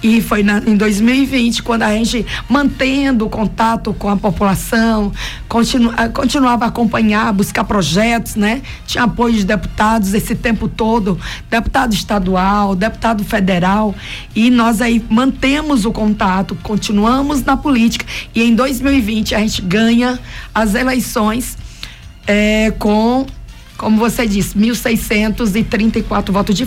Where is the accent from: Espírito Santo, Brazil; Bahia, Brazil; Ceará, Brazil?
Bahia, Brazil; Aracatu; nasci em Aracatu, como você disse. Sim. Criada em Aracatu, estudei no município, morei um tempo em Feira de Santana para fazer um curso de teologia. Depois estive em São Paulo, como todo bom baiano, né, visita a cidade de São Paulo.